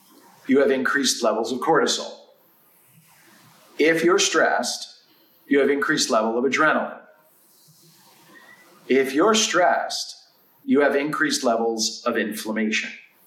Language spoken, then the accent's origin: English; New York, United States; because, you know, I'm a New Yorker and New Yorkers sometimes have some sarcasm.